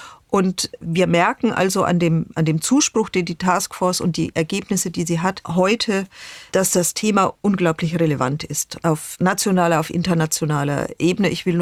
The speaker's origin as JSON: {"language": "German", "country": "Germany"}